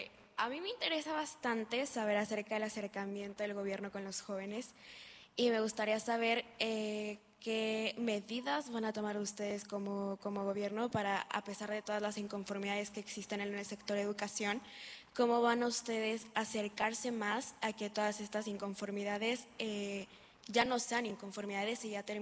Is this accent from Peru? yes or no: no; Mexico